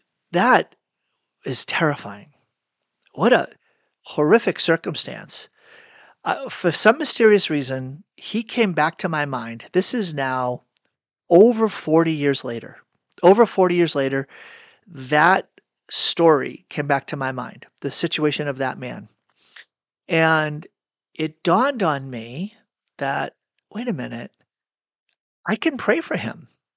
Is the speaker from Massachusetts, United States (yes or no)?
yes; Massachusetts, United States; So in my childhood, I grew up outside of Boston